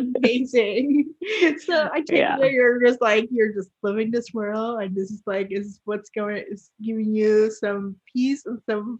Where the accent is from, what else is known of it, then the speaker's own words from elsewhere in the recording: Puerto Rico; I'm from Puerto Rico. So I grew up and I went to a bilingual school. So we read both in English and Spanish.